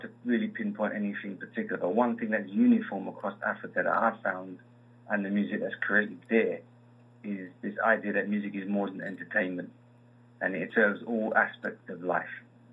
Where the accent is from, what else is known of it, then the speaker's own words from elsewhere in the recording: London, United Kingdom; So I grew up in London, mm-hmm. and with all the sounds that you have in London